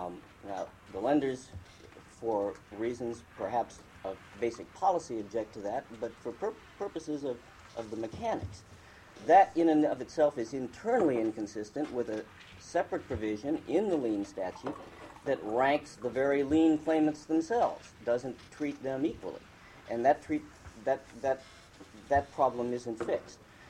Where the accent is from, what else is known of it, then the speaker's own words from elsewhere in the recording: Anchorage, Alaska, United States; I'm a lawyer, and I'm from Anchorage, so I guess I've got 2 strikes against me right now.